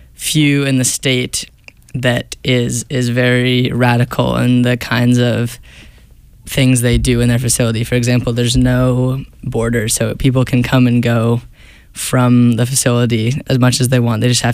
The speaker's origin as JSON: {"language": "English", "town": "Seattle", "region": "Washington", "country": "United States", "said": "From Seattle, Washington."}